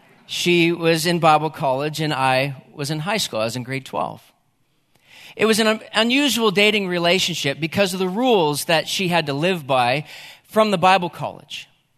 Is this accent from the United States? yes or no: no; the Maritimes, Canada; I grew up in the Maritimes